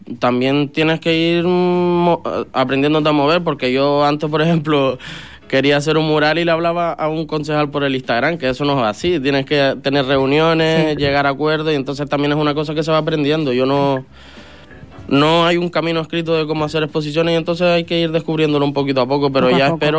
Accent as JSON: {"language": "Spanish", "town": "Vallebrón", "region": "Canary Islands", "country": "Spain", "said": "Yo soy de Vallebrón, sí."}